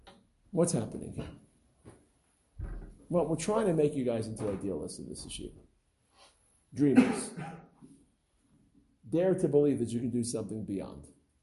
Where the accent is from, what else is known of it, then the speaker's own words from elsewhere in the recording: Perth, Western Australia, Australia; now in Israel; I grew up in Perth, and my parents didn't have so much access to Talmud Torah, but here I am